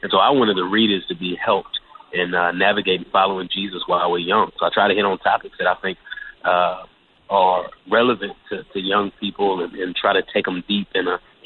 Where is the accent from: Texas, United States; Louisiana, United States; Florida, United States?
Texas, United States; Dallas; Well, I grew up in Dallas, Texas, where really everybody is a professing Christian.